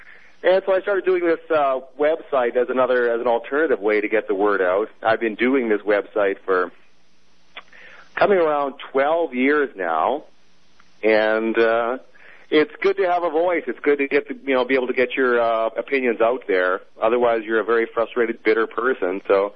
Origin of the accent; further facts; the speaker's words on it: Canada; I can recall, I'm a Canadian, and I can recall